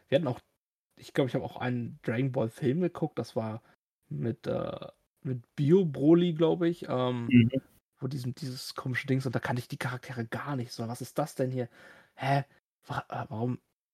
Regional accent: Germany; Weil ich bin ja in Deutschland hier aufgewachsen und habe nie Vietnamesisch gelernt. Also ich kann vielleicht ein bisschen was lesen. Ich kann es sehr gut sprechen, aber lesen und schreiben eigentlich fast gar nicht

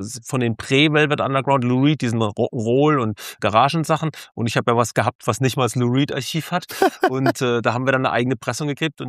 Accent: Karlsruhe, Baden-Württemberg, Germany; letzte Woche als Karlsruher... War eine harte Woche in Karlsruhe.

